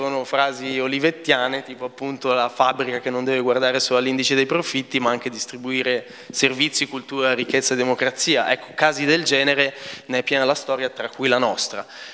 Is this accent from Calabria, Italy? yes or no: no; Milan, Lombardy, Italy; moved away as an adult; now in Florence, Italy; Sono nato a Milano, sono vissuto a Milano fino ai 19 anni e sono emigrato a Firenze nel 2002, quindi un anno dopo la caduta delle torri.